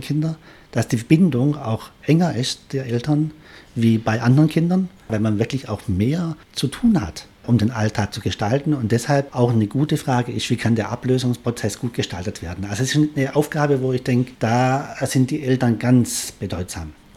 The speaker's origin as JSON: {"language": "German", "town": "Reutlingen", "region": "Baden-Württemberg", "country": "Germany", "said": "Ja, ich komme ja ursprünglich da aus Reutlingen"}